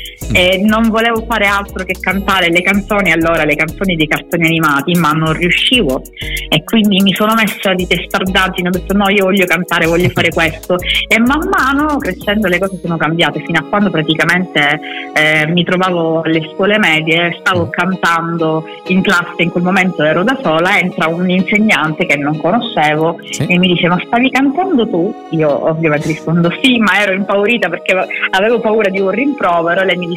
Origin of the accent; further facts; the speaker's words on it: Catania, Sicily, Italy; io sono siciliana, sono di Catania.